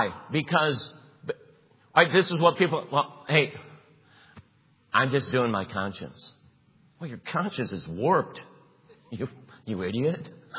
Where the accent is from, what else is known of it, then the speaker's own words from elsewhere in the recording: Cleveland, Ohio, United States; I grew up in Cleveland. Like, you know what you did when you heard bullets? You ducked.